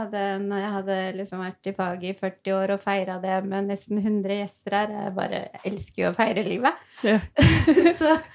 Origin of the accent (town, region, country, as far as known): Tyristrand, Buskerud, Norway